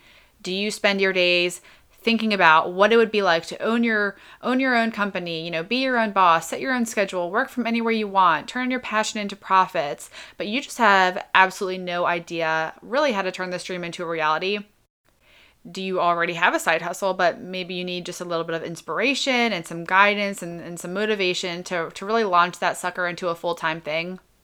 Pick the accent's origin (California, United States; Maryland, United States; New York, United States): Maryland, United States; Laurel; I'm 28 years old. I grew up in Laurel, Maryland, and lived in Maryland my entire life.